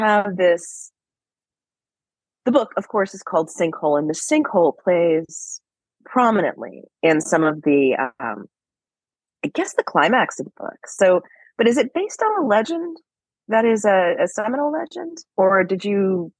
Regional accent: Clearwater, Florida, United States; because I grew up in Clearwater, which has gotten very urban or suburban.

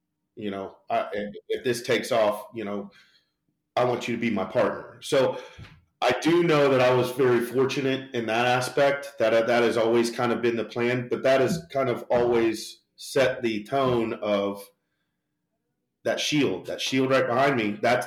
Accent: Florida, United States; now in Huntsville, United States; I picked Huntsville because growing up in Florida, the economy is very volatile.

